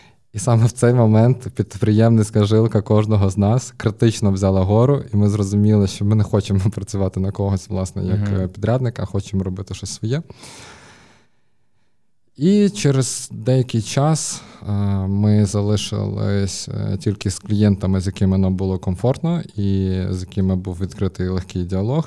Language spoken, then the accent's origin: Ukrainian; Ivano-Frankivsk, Ivano-Frankivsk Oblast, Ukraine; Один з них – це мій друг дитинства, з яким ми колись росли разом в Франківську.